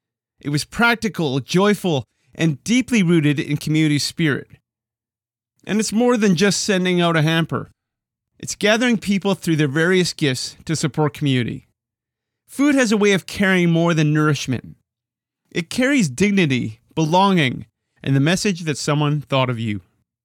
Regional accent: Winnipeg, Manitoba, Canada; In my hometown, Winnipeg, one neighbor took responsibility after firing up a snowblower a little too early in the morning.

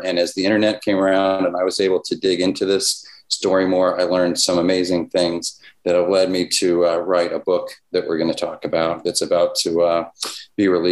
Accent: Churchill, Pennsylvania, United States; So I grew up in Pittsburgh, a little suburb about 5-10 miles east of Pittsburgh called Churchill.

